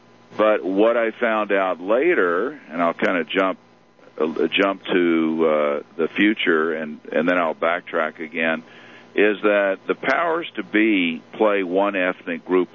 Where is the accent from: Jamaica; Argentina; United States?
United States; Houston, Texas; But I started out as I grew up in Houston, Texas, and I remember being involved supporting Republicans at that time, which was not the most popular thing. Texas was a Democratic state